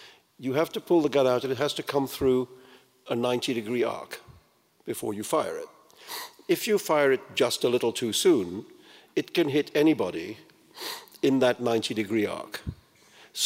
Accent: India; here I am, I'm a boy from India being taught Buddhist meditation by an American Jew.

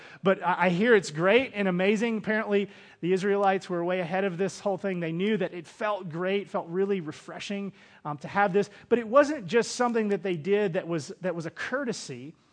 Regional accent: the South, United States; Growing up in the South, we always just counted rainfall.

